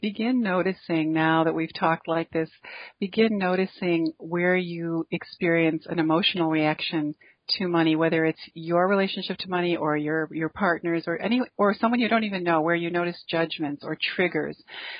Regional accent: New York, United States; I was in San Diego. I'm from New York State.

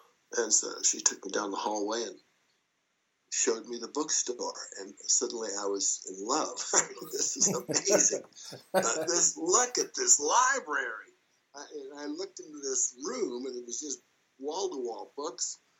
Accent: Los Alamos, New Mexico, United States; I grew up in Los Alamos, New Mexico, home of the atomic bomb. And like all the other young men there, I grew up wanting to blow stuff up.

